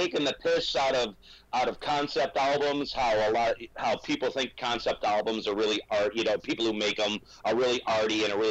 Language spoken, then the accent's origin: English; Michigan, United States; now in Texas, United States; Well, I live in Texas now, but I grew up in Michigan, so I'm a Yankee.